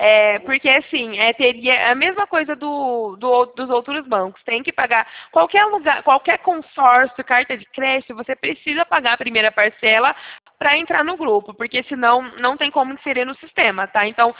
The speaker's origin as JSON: {"language": "Portuguese", "town": "Campinas", "region": "São Paulo", "country": "Brazil", "said": "Eu sou de Campinas, sabe? Próximo a Sumaré, interior de São Paulo."}